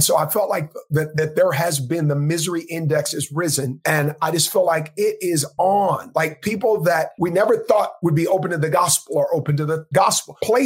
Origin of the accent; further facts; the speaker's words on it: Oakland, California, United States; the Lord says, get back to your roots. I was born and raised in Oakland.